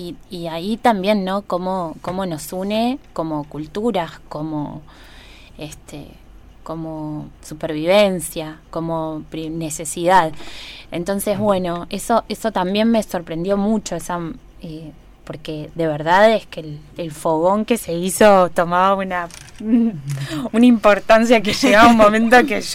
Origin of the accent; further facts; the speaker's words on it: Argentina; Yo soy argentina, yo nací acá, mi madre es de familia de descendientes de esclavos.